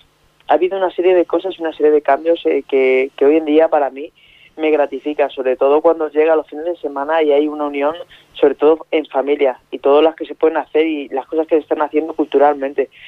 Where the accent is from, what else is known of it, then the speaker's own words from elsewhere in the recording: Torrejón de Ardoz, Community of Madrid, Spain; soy de Torrejón, llevo muchísimo tiempo... tengo una especial y muchísimo cariño a esta ciudad, en el cual llevo muchísimos años aquí.